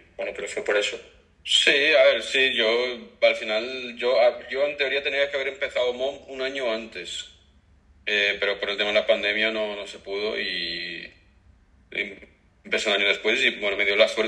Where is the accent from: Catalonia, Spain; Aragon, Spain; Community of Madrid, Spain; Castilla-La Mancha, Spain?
Community of Madrid, Spain; Madrid; Sí, de Madrid.